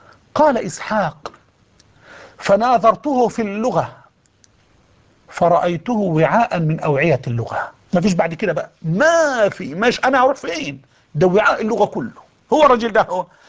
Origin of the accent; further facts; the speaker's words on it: Egypt; الرواية المحفوظة عندنا كمصريين